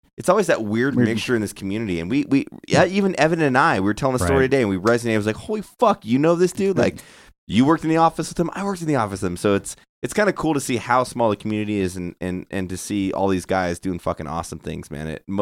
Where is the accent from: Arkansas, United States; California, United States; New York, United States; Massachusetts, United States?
California, United States; Santa Barbara; He grew up in San Luis Obispo, and I'm from Santa Barbara.